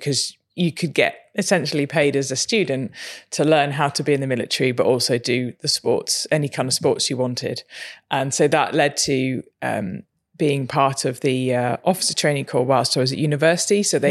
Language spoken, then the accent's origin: English; Jersey; born there; So when I was at school, I was born in Jersey, and they had there was a kind of an RAF cadet or an air cadet type team.